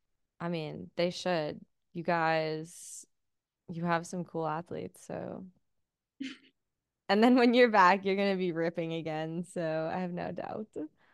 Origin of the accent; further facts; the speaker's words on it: Whistler, British Columbia, Canada; like I'm from Whistler.